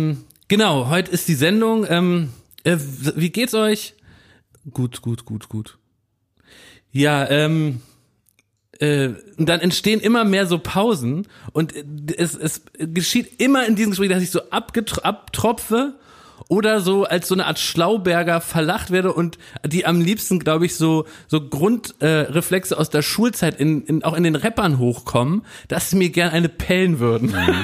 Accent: Berlin, Germany; weil ich bin aus Berlin-Wilmersdorf

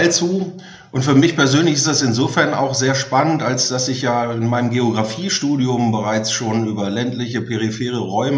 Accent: Osterhagen, Lower Saxony, Germany; also born or lived in Bad Lauterberg; einmal über die Herkunft der Geburt, also Bad Lauterberg, dort in einem kleinen Ort mit 800 Einwohnern aufgewachsen in Osterhagen.

